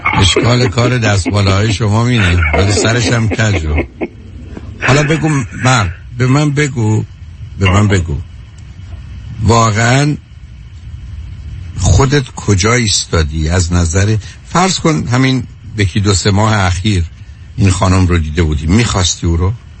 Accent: Shiraz, Fars, Iran; یه بختصم آبروی هم که ما شیرازی هم نداشتیم

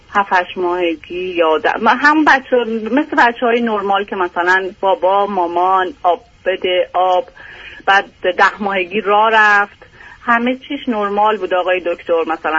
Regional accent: Iran; moved away as an adult; now in United States; 6 سال هم ازدواج کردیم از ایران و اومدیم.

